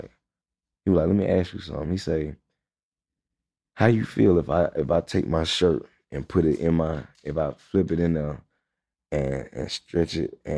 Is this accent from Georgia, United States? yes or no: yes; Atlanta, Georgia, United States; Like I say, I'm from Atlanta because I done stayed on the Swatch.